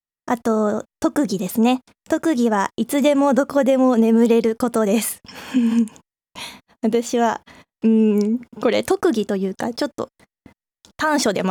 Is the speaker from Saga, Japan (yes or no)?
no; Ichikawa, Chiba, Japan; 出身地は千葉県の市川市で、生まれも育ちも市川で、ずっと22年間育ってきました。誕生日は3月の20日、春生まれです。